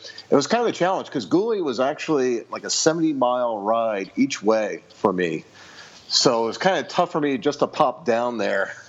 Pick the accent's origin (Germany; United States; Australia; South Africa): United States; New Jersey; now in New England, United States; Yeah, I'm actually a transplant. I grew up in New Jersey, so I've been in New England 20-some years.